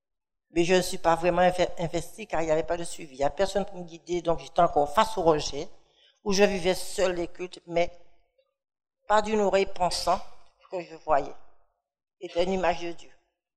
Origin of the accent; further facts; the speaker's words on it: Guadeloupe, France; je suis d'origine de la Guadeloupe. J'ai été élevée en Guadeloupe au sein d'une famille catholique et très pratiquante.